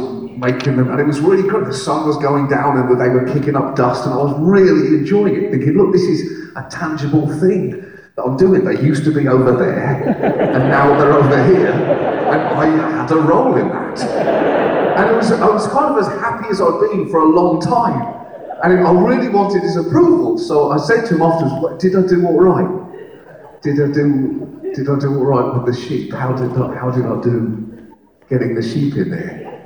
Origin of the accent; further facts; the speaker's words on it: United Kingdom; It's hard as a British person to travel anywhere on Earth that isn't Britain.